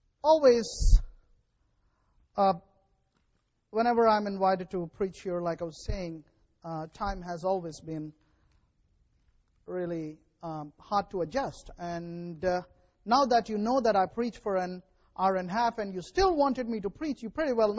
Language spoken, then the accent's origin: English; India; first language Telugu; English is a second language; I speak in my native language, where I'm comfortable and which I'm comfortable with. And I wish I could do that here too, to make my lesson more interesting. But you don't speak Telugu, so I have to speak in English.